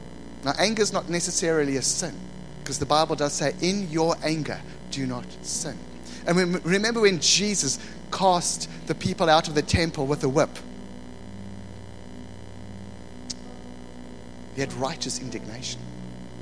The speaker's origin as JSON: {"language": "English", "country": "South Africa", "tie": "born or raised there", "said": "Growing up in South Africa, as a South African male, you didn't let your emotions show."}